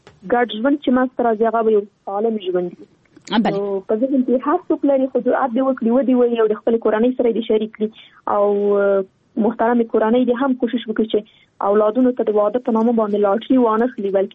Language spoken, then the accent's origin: Pashto; Afghanistan; نن ورځ موږ څومره کلونه کېږي چې په افغانستان کې جګړه روانه ده زه خو شخصا په جګړه کې پیدا شوی یم دا په جګړه کې رالویا شولم